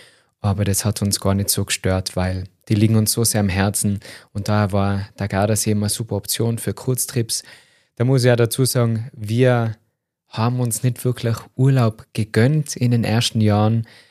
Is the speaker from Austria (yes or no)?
yes; Tyrol, Austria; Muss jetzt als Tiroler ganz leise flüstern, dass ich Skifahren und Snowboarden nicht so gern mag.